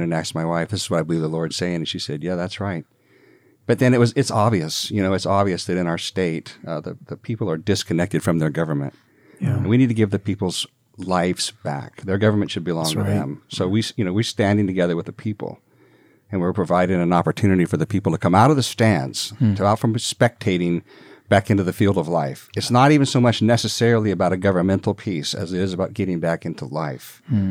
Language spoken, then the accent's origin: English; California, United States; I grew up in Northern California, above Sacramento. Mm-hmm. I grew up in a working class family.